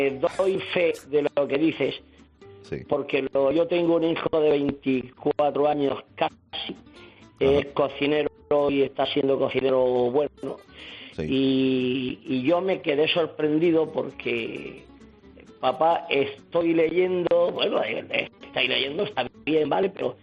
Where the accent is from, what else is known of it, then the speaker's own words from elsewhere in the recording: Cartagena, Region of Murcia, Spain; yo como soy de Cartagena, pues estoy leyendo a un paisano mío que se llama Arturo.